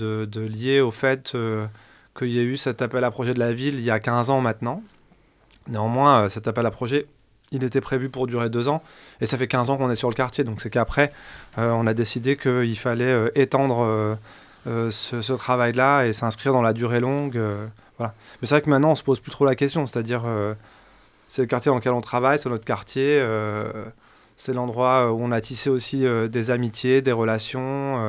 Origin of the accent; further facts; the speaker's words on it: Grenoble, Auvergne-Rhône-Alpes, France; moi, personnellement, je suis grenoblois. Je connais la Villeneuve depuis longtemps. Je ne suis pas originaire du quartier, mais j'y ai vécu pendant 10 ans pour le projet.